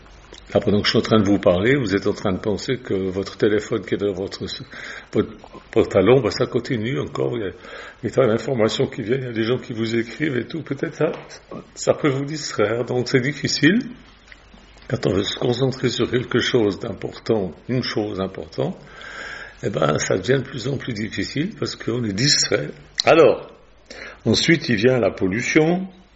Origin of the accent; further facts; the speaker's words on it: Lausanne, Vaud, Switzerland; born there; puisque je suis suisse et je suis né à Lausanne.